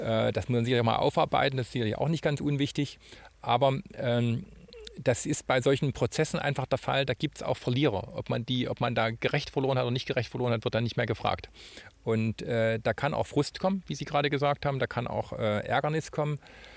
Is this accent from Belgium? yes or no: no; Germany; Und ich bin ja selber lange in der DDR groß geworden und habe hier studiert noch in Freiberg.